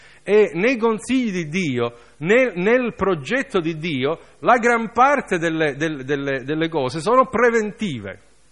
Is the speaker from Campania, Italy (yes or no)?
no; Sicily, Italy; non solo perché siamo siciliani